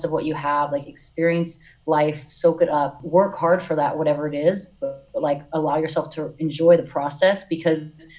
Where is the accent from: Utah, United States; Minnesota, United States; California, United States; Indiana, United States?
California, United States; La Jolla; born there; also born or lived in Seattle, United States; So I was born in Southern California, La Jolla. My sisters and I were all born there.